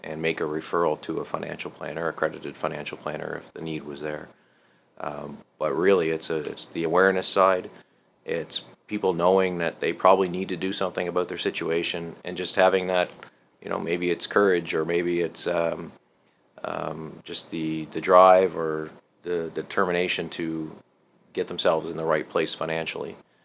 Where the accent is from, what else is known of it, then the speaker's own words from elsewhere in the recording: Summerside, Prince Edward Island, Canada; also born or lived in Halifax; now in Bedford, Canada; live in Bedford, Nova Scotia. I've been in the Halifax area since 1997. I grew up in Summerside, PEI, actually, small town in PEI. And was born here in Halifax, though, and always had a connection to Halifax.